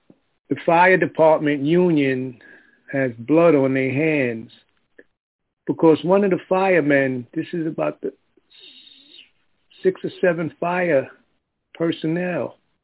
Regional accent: New York, United States; Yeah, in New York. I'm from New York.

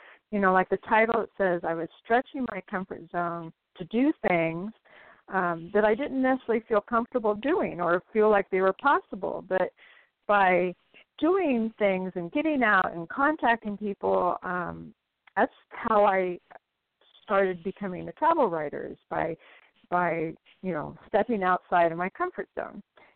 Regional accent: San Diego, California, United States; also born or lived in Los Angeles; I was born in the Los Angeles area, and my family moved to San Diego when I was in third grade and lived there for most of my life, graduating from San Diego State University with a business management degree.

